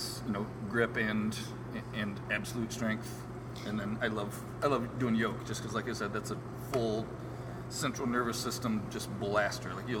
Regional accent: Montpelier, Ohio, United States; back in my hometown in Montpelier, Ohio. It is called Battle of the Borders, because it's on the border of Ohio, Michigan, and Indiana.

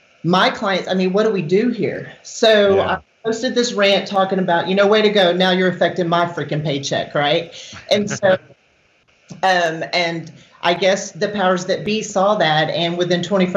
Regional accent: Houston, Texas, United States; now in Oklahoma, United States; but I'm from Texas, Houston, originally. Yeah. And so I'm a Texas girl and displaced to Oklahoma and love it here.

